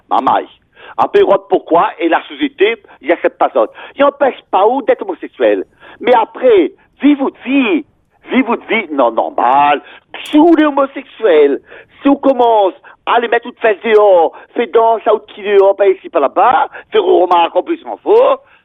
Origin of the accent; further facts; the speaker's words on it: Trois-Bassins, Réunion; J'ai 50 quelques années et je viens de Trois-Bassins.